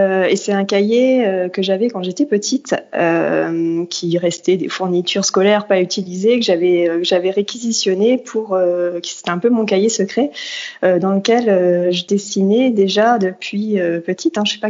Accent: Hauts-de-France, France; je suis du nord de la France, donc une petite ville à côté de Dunkerque. Voilà, donc j'ai grandi au bord de la mer du Nord, voilà, dans une maison avec un jardin. J'étais tout près de la plage.

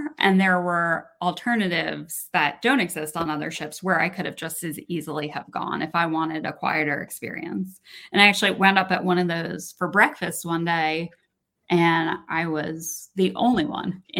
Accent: New York, United States; I'm from New York, so I'm picky about pizza.

